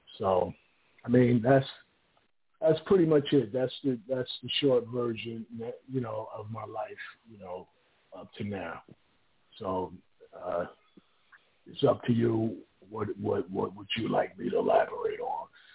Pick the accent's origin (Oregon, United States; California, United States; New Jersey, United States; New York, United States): New Jersey, United States; Paterson; moved away; I'm from Patterson, pretty much raised there, not born there, but raised there for the majority of my life, relocated, you know, to the North Carolinas